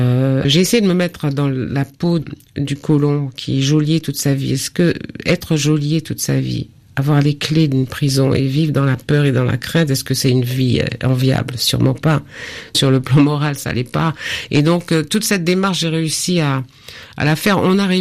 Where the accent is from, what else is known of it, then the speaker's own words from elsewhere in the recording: Martinique; je suis de la Martinique